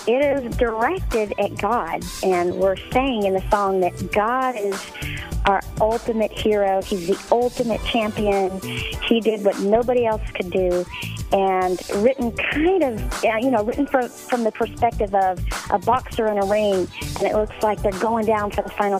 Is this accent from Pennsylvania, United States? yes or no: no; California, United States; the Central Valley, California.